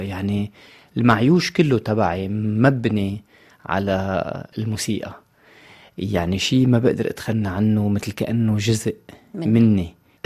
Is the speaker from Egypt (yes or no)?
no; Lebanon; ما كان يقدر يقول كلبناني، لأن هيدا من أشياء من السلاح المهمة للبناني